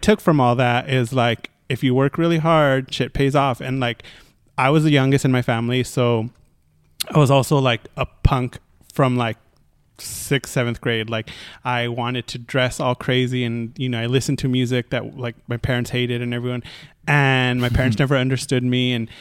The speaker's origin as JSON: {"language": "English", "town": "East Los Angeles", "region": "California", "country": "United States", "tie": "born or raised there", "said": "I grew up in East LA, East LA proper"}